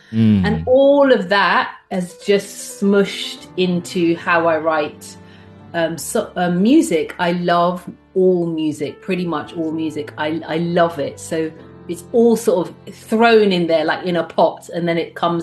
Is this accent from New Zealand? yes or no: no; London, United Kingdom; born there; I was born in London. My father was in exile for 30 years, where he met my mother, who's Jamaican. This is why my accent is like this.